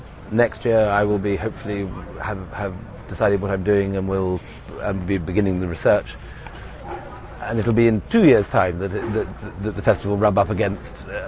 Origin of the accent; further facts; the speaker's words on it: Edinburgh, Scotland, United Kingdom; I'm from Edinburgh, why am I not in this list?